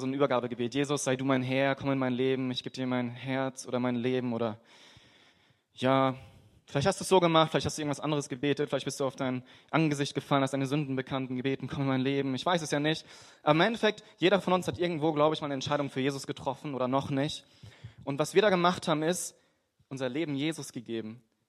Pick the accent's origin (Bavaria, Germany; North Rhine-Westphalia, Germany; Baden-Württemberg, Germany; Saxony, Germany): Baden-Württemberg, Germany; Freiburg; Und ich bin gar nicht christlich aufgewachsen. Also ich komme aus Freiburg, Süddeutschland, schöne Stadt, sehr katholisch.